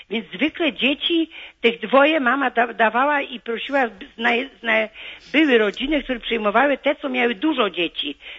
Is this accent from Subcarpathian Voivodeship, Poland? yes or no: yes; Łańcut, Subcarpathian Voivodeship, Poland; born there; Tak, znaczy ja się urodziłam w Łańcucie.